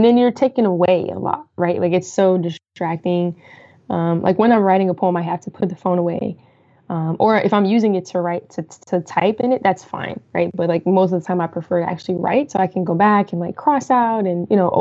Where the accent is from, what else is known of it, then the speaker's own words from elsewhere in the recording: Colorado Springs, Colorado, United States; I'm originally from Colorado. So that was in Colorado Springs, where I'm from. And then when I moved to the DMV area, they call it the DC, Maryland, Virginia area, DMV